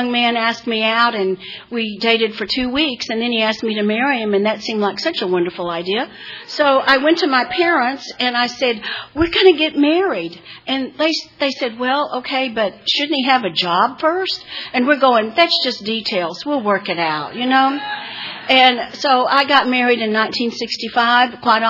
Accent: Odessa, Texas, United States; I grew up in Odessa, Texas. If you want to know what my life was like, look at Under the Friday Night Lights. That's my hometown.

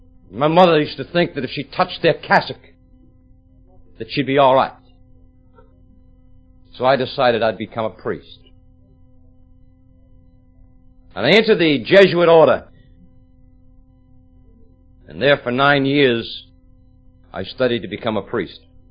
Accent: Worcester, Massachusetts, United States; I was born in 1925 in Worcester, Massachusetts. Before you take out your calculators, I'm 55 years old. I was born the son of Irish immigrant parents, a mother that couldn't read and write, and I was embarrassed about that.

